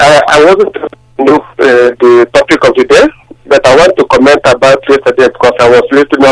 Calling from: London, United Kingdom; I'm calling from London.

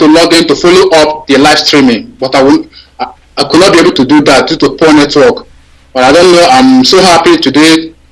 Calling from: Nigeria; I'm calling from Zoological Republic of Nigeria.

